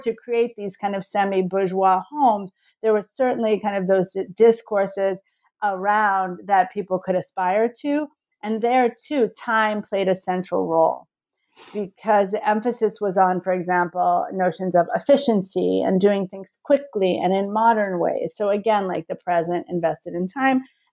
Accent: New Jersey, United States; growing up in New Jersey in the 80s, it felt like it was the right thing to do from the political perspective as well.

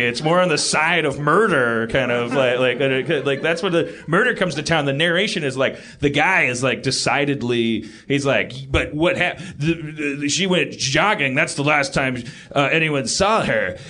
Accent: Brooklyn, New York, United States

